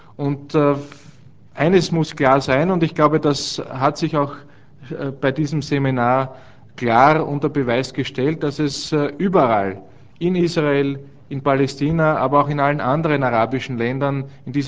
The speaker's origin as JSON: {"language": "German", "country": "Austria", "said": "Wenn wir als Österreicher einen kleinen Beitrag dazu leisten können"}